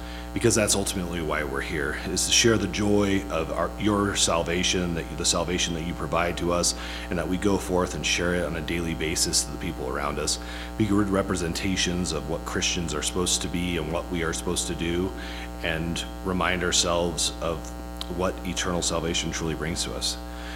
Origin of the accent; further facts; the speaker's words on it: California, United States; I mean, where I grew up in Central California, there was a lot of agriculture, trees being grown